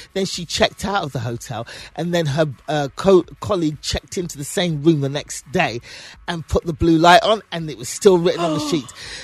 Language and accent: English; London, United Kingdom; Born and raised in London.